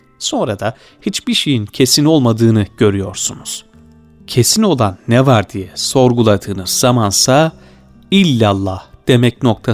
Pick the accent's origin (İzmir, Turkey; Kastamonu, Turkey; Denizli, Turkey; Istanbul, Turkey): Istanbul, Turkey; born there; 1959 yılında İstanbul'da doğdum.